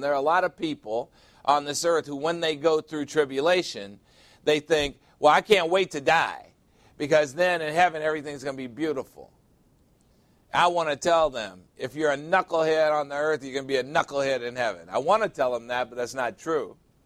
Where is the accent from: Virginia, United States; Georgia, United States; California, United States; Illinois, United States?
Illinois, United States; Chicago; You know, I'm from Chicago, as you well know